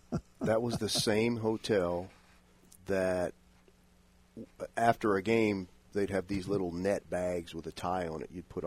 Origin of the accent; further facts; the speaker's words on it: Abbeville, Louisiana, United States; I mean, come on, Glenn. I'm from Abbeville, man. I mean, I had never been farther than Rutherford Beach, and you got me in Las Vegas.